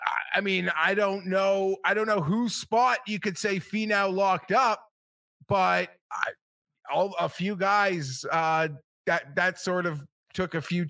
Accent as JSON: {"language": "English", "country": "Canada", "said": "And I'm a Canadian who's always bet Europe in the Ryder Cup."}